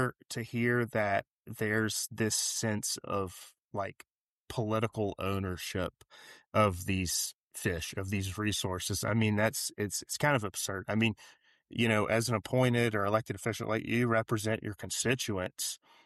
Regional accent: Louisiana, United States; growing up in Louisiana, we all grew up by the box.

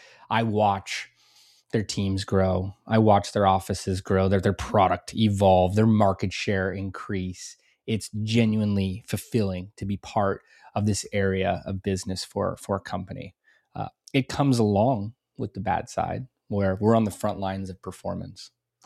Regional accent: California, United States; I grew up here in Southern California, snowboarding, skating, surfing

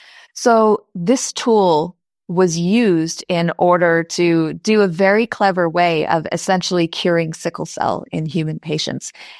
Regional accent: United States; And I'm American. I live in the United States.

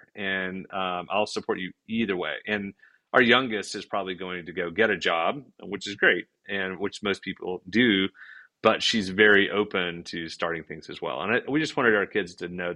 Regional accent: Oklahoma City, Oklahoma, United States; also born or lived in London; we moved back from London back to Oklahoma City, and which is hometown, really.

